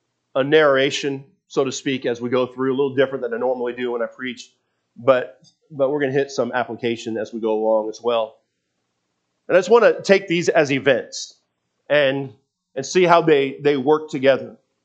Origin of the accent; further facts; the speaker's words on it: Seattle, Washington, United States; You know, I grew up in Seattle. We'll get some pretty good earthquakes there sometimes.